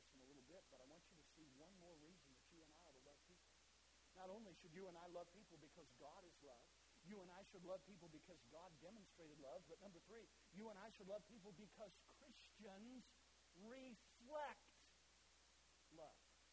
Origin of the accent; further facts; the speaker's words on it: the Carolinas, United States; now in Mississippi, United States; Growing up, I grew up in the Carolinas and now living here in Mississippi